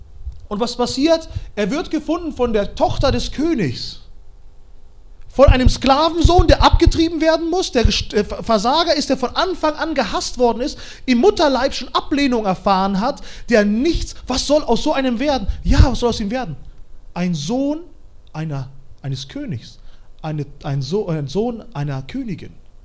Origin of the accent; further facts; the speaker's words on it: Kazakhstan; weil ich komme aus Kasachstan, bei uns ist das so, wenn unsere Familie zusammenkommt, 120 Leute, vielleicht 130